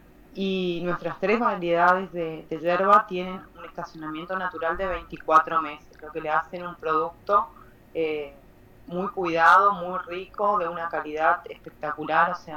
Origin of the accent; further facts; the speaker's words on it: Apóstoles, Misiones, Argentina; soy de Apóstoles Misiones.